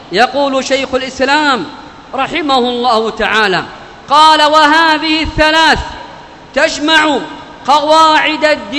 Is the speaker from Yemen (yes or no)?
yes; Yemen